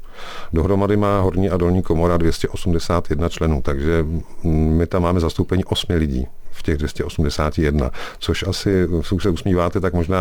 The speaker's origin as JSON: {"language": "Czech", "town": "Sokolov", "region": "Karlovy Vary Region", "country": "Czechia", "tie": "born or raised there", "said": "Já jsem rodák ze Sokolova, no přesně tak. Já jsem vyrostl na sídlišti Michal v Sokolově"}